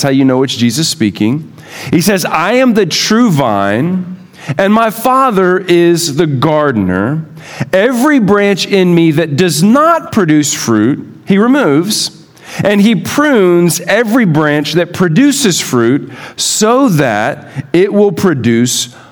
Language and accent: English; Houston, Texas, United States; now in Tennessee, United States; Growing up in Houston, we had 1.5 seasons. It was hot and really hot.